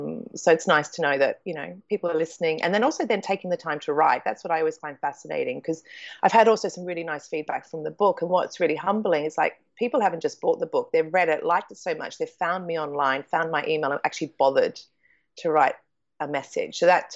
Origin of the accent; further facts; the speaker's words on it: Australia; I grew up in Australia by the beach with, like, nothing old.